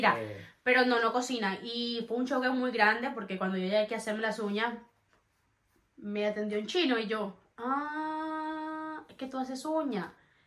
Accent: Barranquilla, Atlántico, Colombia; en mi país, más exactamente en Barranquilla, de donde yo soy, pero que no sepan, soy de Colombia.

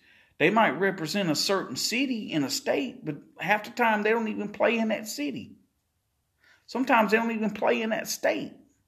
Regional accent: Chesterfield, South Carolina, United States; I mean, you take, for instance, like my hometown of Chesterfield, South Carolina.

